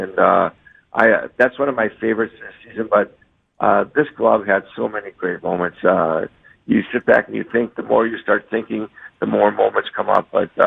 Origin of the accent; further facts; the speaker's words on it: Wisconsin, United States; I've been born and raised in Wisconsin